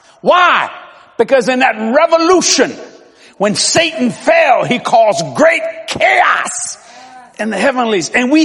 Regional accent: Louisiana, United States; Now, that I'm a Cajun for you watching all over the world.

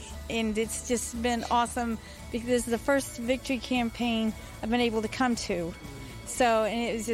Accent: Cleveland, Tennessee, United States; from Cleveland, Tennessee.

